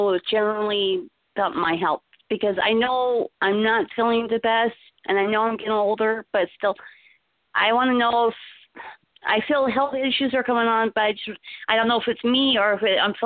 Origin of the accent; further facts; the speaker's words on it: Salt Lake City, Utah, United States; I'm from Salt Lake City, Utah.